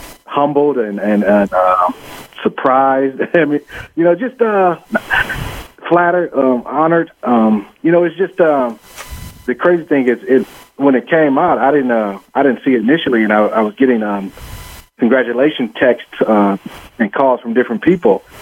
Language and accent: English; Cleveland, Ohio, United States; I'm from the Cleveland area, so between my family, friends, I went to college at John Carroll University.